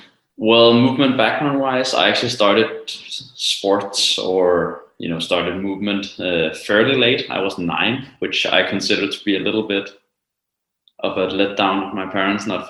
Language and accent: English; Copenhagen, Capital Region of Denmark, Denmark; I live in Copenhagen. And I'm also from Copenhagen.